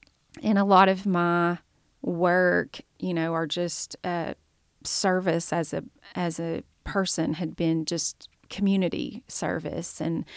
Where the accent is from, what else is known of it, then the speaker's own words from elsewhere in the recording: Ozark, Arkansas, United States; I'm from Ozark, Arkansas. I've lived there my whole life. My family actually goes back 9 generations there.